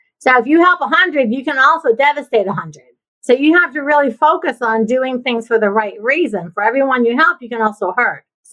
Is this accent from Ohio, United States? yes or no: yes; Ohio, United States; So I was raised in Ohio in the Midwest. So I graduated high school in 1977.